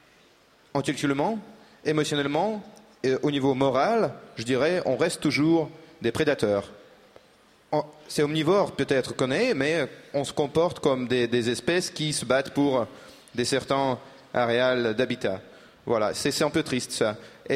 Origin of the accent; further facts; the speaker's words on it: Russia; je vous rappelle que je suis russe